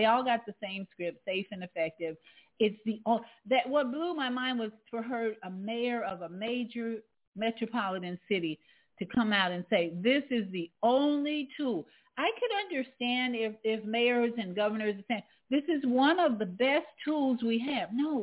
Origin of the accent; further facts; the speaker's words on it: Chicago, Illinois, United States; I'm really interested in my hometown, Chicago, and what the mayor is doing there